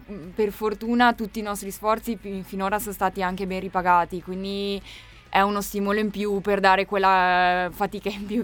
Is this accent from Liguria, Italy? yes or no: yes; Rapallo, Liguria, Italy; now in Padua, Italy; Io sono genovese, vengo da Rapallo e questo è il mio terzo anno a Padova.